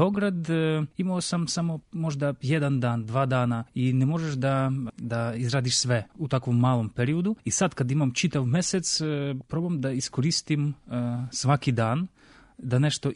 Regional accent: Ukraine; Serbian is a second language; Nažalost, kod nas u Ukrajini zaboravila se ova tradicija nekih časopisa literarnih

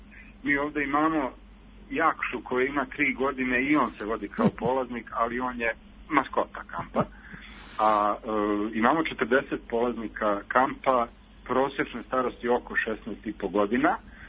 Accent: Obrenovac, Belgrade, Serbia; ja sam inače iz Obrenovca

